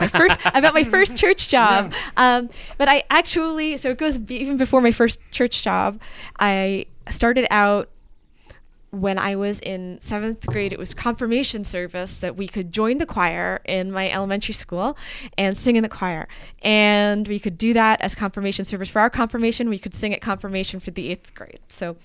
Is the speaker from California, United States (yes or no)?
no; New York, United States; And I'm like, I'm a New Yorker. I don't want to deal with horses.